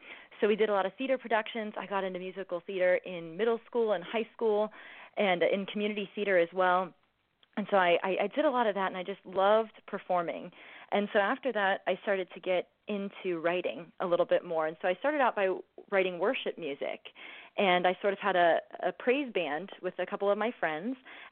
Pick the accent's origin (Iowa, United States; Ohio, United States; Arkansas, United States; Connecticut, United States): Ohio, United States; And I'm from Ohio. I've lived in Ohio all my life, and I started out with music, I guess, probably when I was around 9 years old.